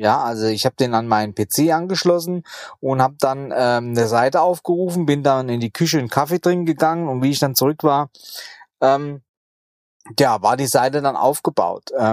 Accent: Rhineland-Palatinate, Germany; aber dann auch erst in Baumholder, das auch so um der Dreh, so 6 Kilometer weit von meinem Heimatort liegt.

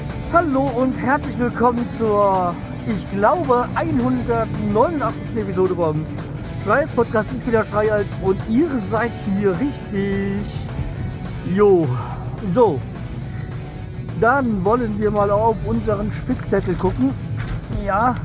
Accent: Hesse, Germany; born there; wie ich als gebürtiger Hesse

